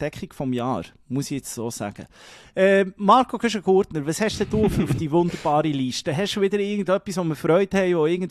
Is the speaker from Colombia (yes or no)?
yes; Colombia; Bogota, in meinem Heimatland.